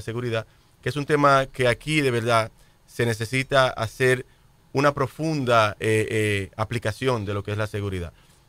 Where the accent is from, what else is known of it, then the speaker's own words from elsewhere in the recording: Dominican Republic; yo tengo que hacer algo como ciudadano dominicano